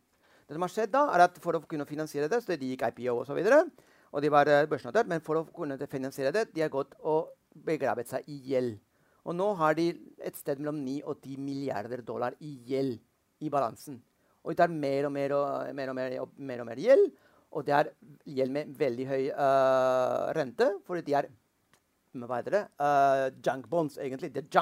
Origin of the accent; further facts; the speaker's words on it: Spain; Når jeg drar til, jeg er spanjol, by the way, så når jeg drar til Spania